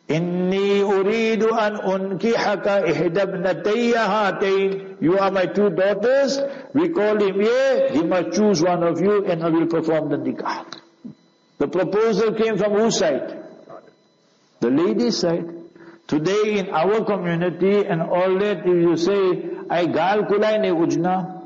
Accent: Jeddah, Makkah Province, Saudi Arabia; I said, I'm in Jeddah, I'm from Jeddah.

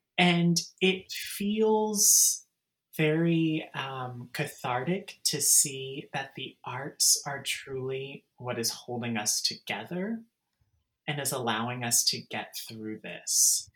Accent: Raleigh, North Carolina, United States; what I will definitely say that I learned most from the elders and from the people in my life growing up in Raleigh, North Carolina

